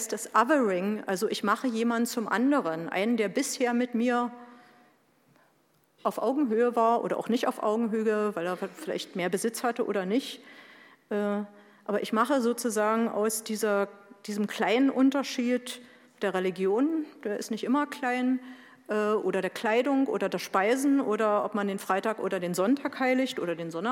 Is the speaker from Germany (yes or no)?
yes; East Germany, Germany; Also ich bin in der DDR mit Heimatliedern aufgewachsen